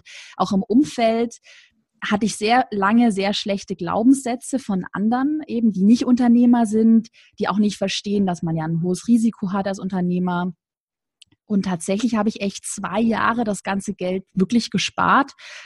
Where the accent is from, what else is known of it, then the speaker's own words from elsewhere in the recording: Baden-Württemberg, Germany; ich komme aus dem Schwabenland